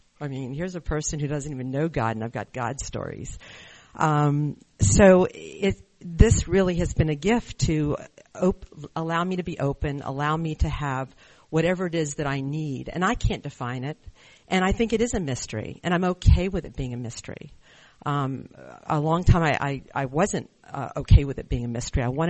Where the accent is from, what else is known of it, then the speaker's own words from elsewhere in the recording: Virginia, United States; from Virginia.